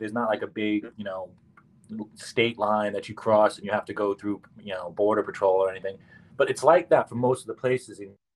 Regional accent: Yonkers, New York, United States; And like, I've grown up here my whole life. I grew up in Yonkers. It's like by car, you're like 20 minutes

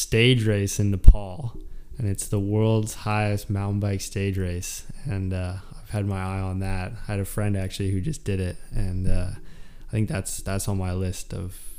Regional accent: Squamish, British Columbia, Canada; I'm a mountain biker, born and raised in Squamish.

